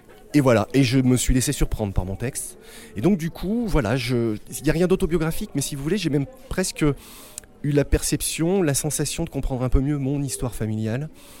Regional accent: Grenoble, Auvergne-Rhône-Alpes, France; je suis chez un éditeur bourguignon, mais pour ma part je suis grenoblois. J'ai 47 ans

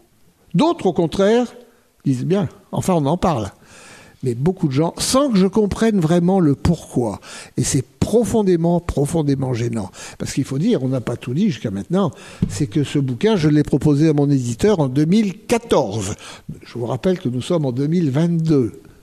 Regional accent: Hauts-de-France, France; moi je suis pas d'ici, hein, je suis du Nord.

